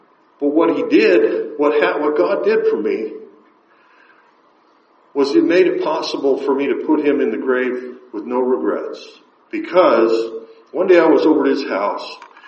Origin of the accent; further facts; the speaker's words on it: Seattle, Washington, United States; I grew up, I was born in Seattle, to an alcoholic father, functional alcoholic dad.